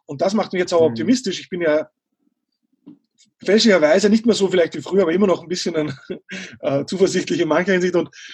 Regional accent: Austria

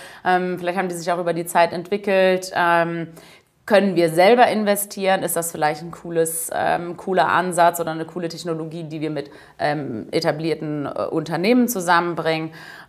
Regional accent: Leipzig, Saxony, Germany; also born or lived in Munich; Also, gebürtig München, bin aufgewachsen in Leipzig, habe dann in Bayreuth studiert.

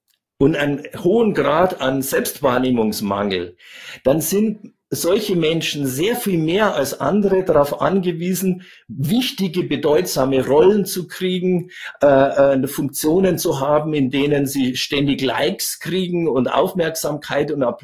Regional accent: Bavaria, Germany; also ich bin im Chiemgau groß geworden, also in Oberbayern

